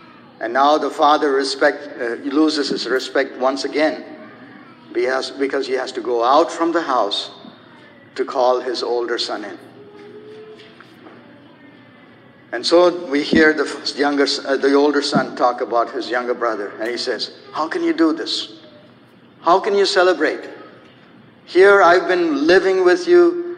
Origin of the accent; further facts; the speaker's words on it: India; Now, when I was growing up, I grew up in India. And in India, my grandfather lived in a village similar to what this story is talking about.